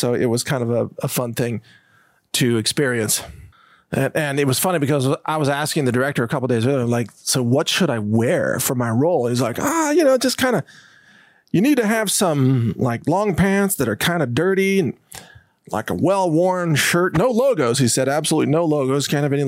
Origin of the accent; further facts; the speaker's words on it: Midwest, United States; Kind of like St. Louis, you know, and I'm from the Midwest.